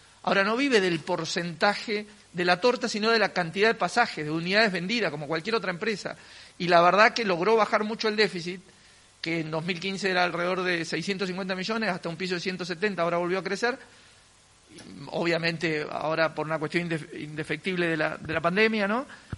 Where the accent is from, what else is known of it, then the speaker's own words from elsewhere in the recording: Patagonia, Argentina; cuando era muy chico me crié en la Patagonia